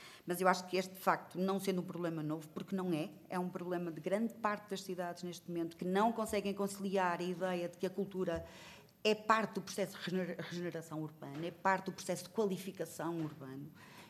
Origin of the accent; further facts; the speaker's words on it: Porto, Portugal; nós, no Porto, eu que sou do Porto, também nos lembramos sempre